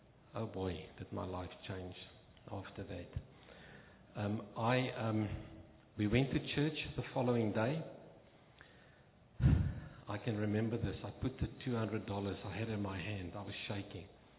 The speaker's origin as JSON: {"language": "English", "country": "South Africa", "moved": "as an adult", "lives_now": "Australia", "said": "As Pastor Frank was saying, I'm a South African. I got married in 1987, and in 1997, we moved to Australia."}